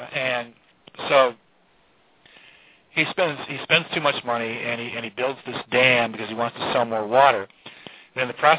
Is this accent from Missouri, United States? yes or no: no; Holland, Michigan, United States; was from my hometown in Holland, Michigan. And she went to my high school.